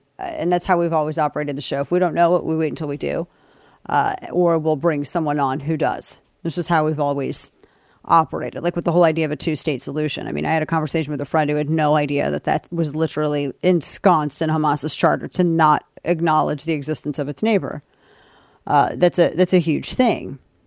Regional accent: St. Louis, Missouri, United States; we in my hometown of St. Louis, we have a a huge Serbian, Bosnian population.

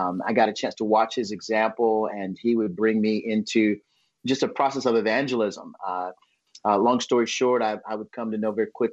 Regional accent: United States; For me, there's not a distinction of what it means to grow up black. I grew up in America.

